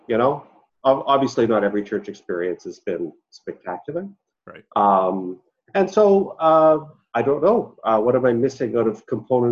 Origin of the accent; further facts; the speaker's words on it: Ontario, Canada; So I'm a Canadian. I live in Toronto.